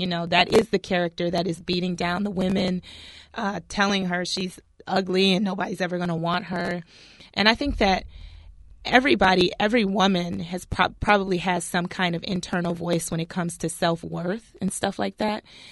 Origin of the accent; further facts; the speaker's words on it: Cleveland, Ohio, United States; because I didn't really dream this big, you know, when I was younger, growing up in Cleveland.